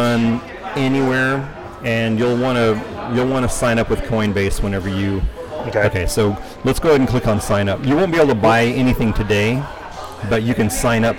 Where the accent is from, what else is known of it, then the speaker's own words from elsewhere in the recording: Texas, United States; I grew up in Texas. So football was my life growing up.